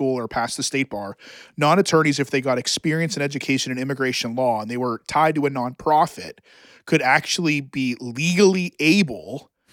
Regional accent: Youngstown, Ohio, United States; I mean, I grew up in Northeast Ohio. Youngstown, Ohio is a diverse, like, African-American.

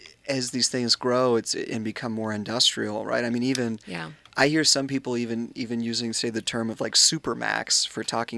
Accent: Lubbock, Texas, United States; So I grew up in Remington Park.

